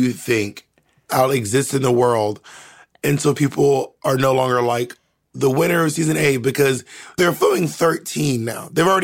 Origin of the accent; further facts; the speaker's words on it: Georgia, United States; I'm from Georgia. I know country music.